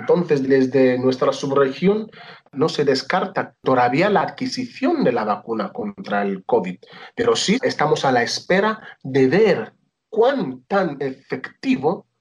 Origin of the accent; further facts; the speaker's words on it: Equatorial Guinea; o ser decretados en Guinea Ecuatorial, en mi país.